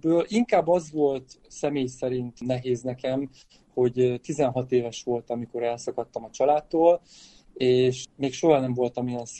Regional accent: Târgu Mureș, Mureș County, Romania; nagyon sok gyerekkori barátom él otthon a Tudorban nőttem fel, és édesapám szüleim Székelytompán élnek a Nyárád mentén

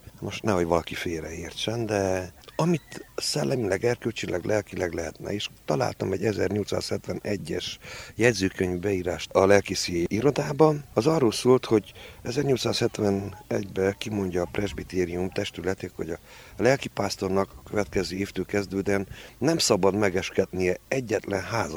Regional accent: Nagygalambfalva, Harghita, Romania; 2003-tól vagyok ide az a szülőfalumban, akkor az 14 év.

